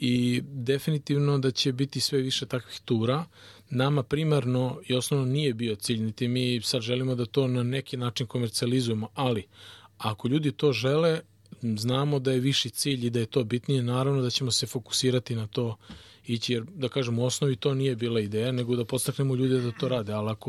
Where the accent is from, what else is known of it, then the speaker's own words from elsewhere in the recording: Serbia; Jer obično stariji ljudi guraju kod nas u Srbiji sve vezano za istoriju i bitne stvari